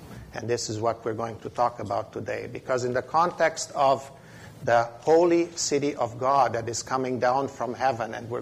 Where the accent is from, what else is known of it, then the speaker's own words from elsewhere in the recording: Germany; English is a second language; now in United States; Because I am from Germany and I'm missionary to you here in the United States.